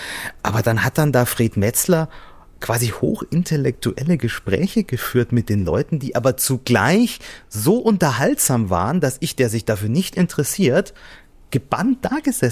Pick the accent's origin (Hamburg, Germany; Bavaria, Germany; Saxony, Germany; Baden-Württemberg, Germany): Bavaria, Germany; Ziemlich in meinem Heimatort damals war das eigentlich oder dazwischen.